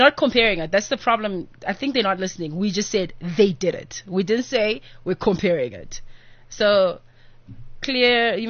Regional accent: Nelson Mandela Bay, Eastern Cape, South Africa; I'm from the Nelson Mandela Bay, and I was a journalist

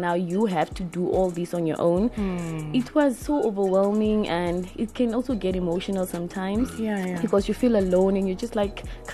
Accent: Katutura, Khomas, Namibia; Well, I grew up in Katutura.

